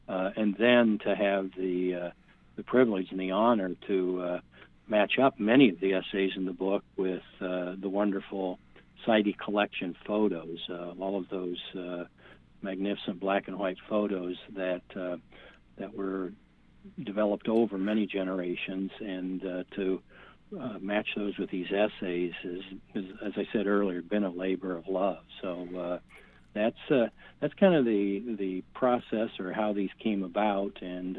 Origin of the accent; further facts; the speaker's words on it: United States; letters to the editor that I sent off to my hometown paper, the Adair County Free Press.